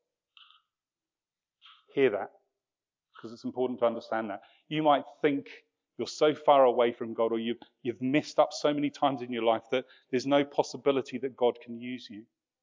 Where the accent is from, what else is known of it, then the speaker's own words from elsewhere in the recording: United Kingdom; we're rather British about it. And I include New Zealanders in that lump of people.